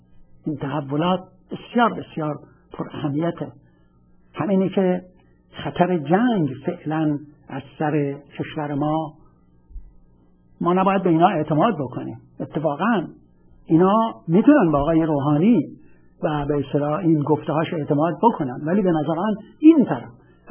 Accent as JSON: {"language": "Persian", "country": "Iran", "said": "به عنوان یه ایرانی اعتبار همه ما میره بالا"}